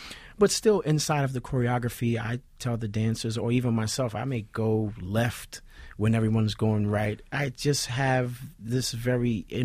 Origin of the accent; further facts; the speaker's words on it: Newark, New Jersey, United States; Oh, yeah. I mean, Newark, you know, I grew up, all right, so, you know, Irving Turner Boulevard runs all the way into, like, North Newark